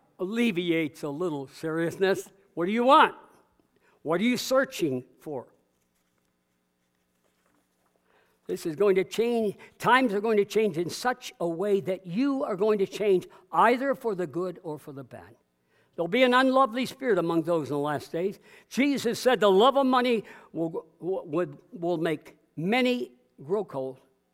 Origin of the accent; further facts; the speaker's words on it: Vermont, United States; born there; Oh my, I was born in Vermont.